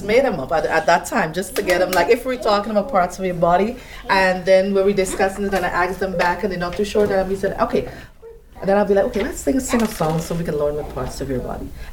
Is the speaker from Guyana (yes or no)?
yes; Guyana; moved away as an adult; I came from South America, Guyana. So I was teaching there before I came here, and I'm at 8 years at Peterson Warren Academy. So, but back home in Guyana, I only taught nursery school